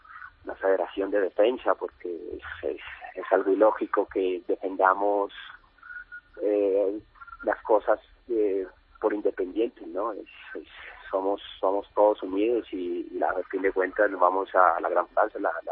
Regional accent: Colombia; haber vivido esto en primera persona y más en mi país

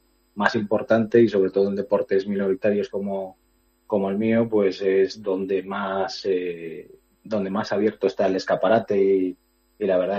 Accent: Galicia, Spain; now in Murcia, Spain; llevo aquí en Murcia como 5 años y medio trabajando en la UCAN. Cuando me retiré me fui a Galicia, tenía ganas de estar por allí, por mi tierra y demás. Y salió esta opción de venir aquí a Murcia

